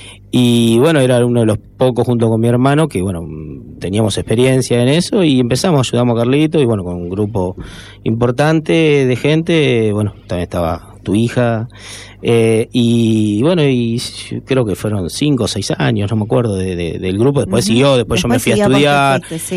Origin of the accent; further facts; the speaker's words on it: San Fernando, Buenos Aires Province, Argentina; also born or lived in Salto / Don Torcuato; Y yo vivía en Buenos Aires. O sea, nací en Salto, pero mis hijos se fueron... yo tenía 2 años, se fueron a vivir a Buenos Aires, y en San Fernando vivía, y perdón, en Doctor, vivía en San Fernando y después en Don Torcuato